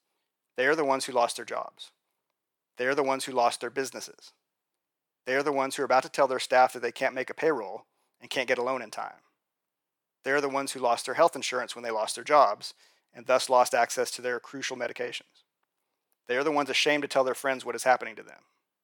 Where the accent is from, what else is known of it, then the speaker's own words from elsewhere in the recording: Oklahoma, United States; That's the second half of a 1-2 punch combo that will devastate my home state of Oklahoma.